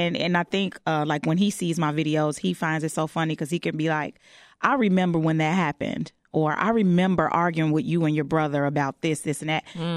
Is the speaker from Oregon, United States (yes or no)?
no; Chicago, Illinois, United States; I'm born and raised on the West Side of Chicago. I am the eldest girl of six. Two-parent household. I sang in my church choir right on the West Side.